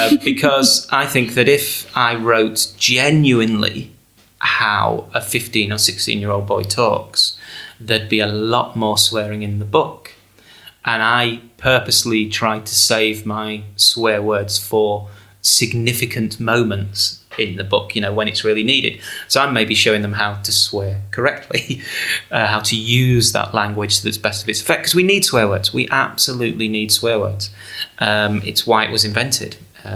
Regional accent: England, United Kingdom; this is an exciting play that means something to me as a, 16-year-old growing up in England.

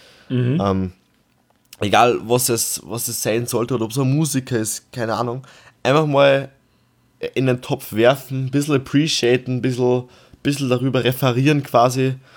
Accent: Austria; wir sind ein Österreicher.

